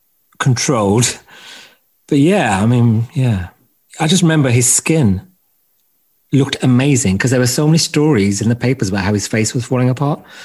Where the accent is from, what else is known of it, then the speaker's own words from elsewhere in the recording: London, United Kingdom; I'm also a Londoner